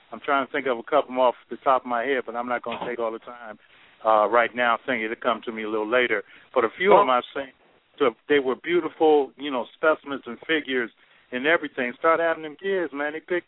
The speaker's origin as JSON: {"language": "English", "town": "Philadelphia", "region": "Pennsylvania", "country": "United States", "said": "when I lived in Philadelphia, I came from Philadelphia to here"}